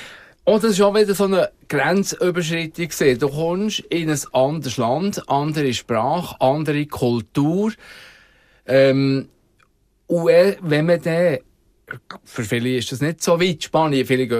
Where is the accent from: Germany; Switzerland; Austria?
Switzerland; als Schweizer, ja, die Schweiz von aussen betrachtet